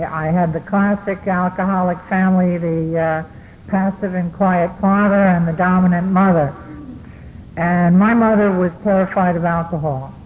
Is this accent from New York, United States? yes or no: yes; Bronx, New York, United States; born there; now in Brooklyn, United States; I do live in Brooklyn now. I was born in the Bronx. I didn't take too much of a geographical, you can see. I come from a Bronx Irish Catholic family.